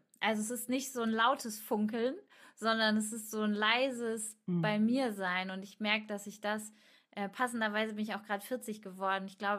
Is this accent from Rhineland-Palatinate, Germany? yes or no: no; Kutenholz, Lower Saxony, Germany; Ich komme ja aus Kutenholz. Ich bin ja aus dem Landkreis Stade quasi.